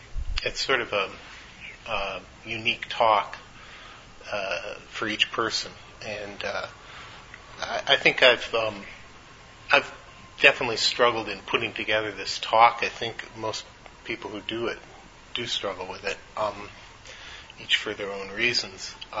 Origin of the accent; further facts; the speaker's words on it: Eugene, Oregon, United States; also born or lived in Honolulu, Hawaii; Anyway, I was born in Honolulu, Hawaii, 1960. My family lived there only for 1 year before moving to my parents' college town back to Eugene, Oregon.